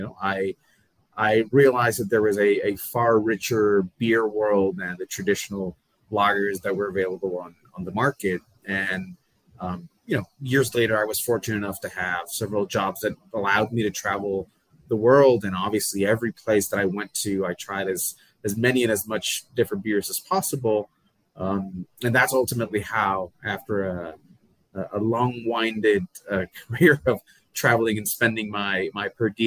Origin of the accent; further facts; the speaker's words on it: Mexico; growing up in Mexico, Mexico is obviously a very beer heavy culture.